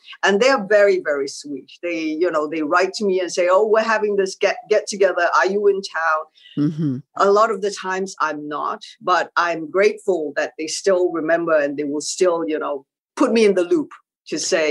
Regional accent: Malaysia; also born or lived in Hong Kong; But I'm a Malaysian national.

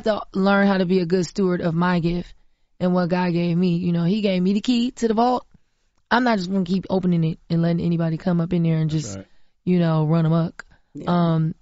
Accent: Florida, United States; I'm from Florida, from the South, grew up on a farm. I know what that feel like and what that look like.

